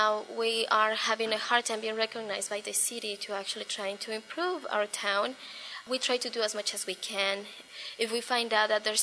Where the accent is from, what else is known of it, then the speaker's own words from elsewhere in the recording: Newberg, Oregon, United States; I'm from Newburgh, Oregon, and I am 29 years old.